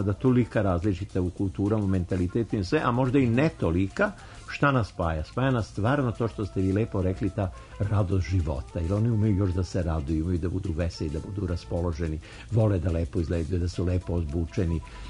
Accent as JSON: {"language": "Serbian", "region": "Belgrade", "country": "Serbia", "said": "ja sam rekao naravno iz Beograda i Srbije"}